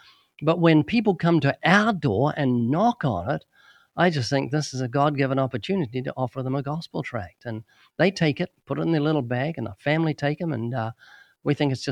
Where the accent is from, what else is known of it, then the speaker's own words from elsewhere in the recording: New Zealand; now in United States; When we came to the U.S. in 1989, we came from New Zealand, which is a fairly isolated country.